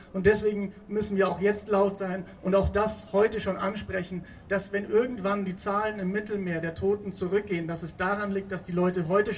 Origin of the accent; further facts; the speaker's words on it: Bavaria, Germany; Ich komme aus Bayern.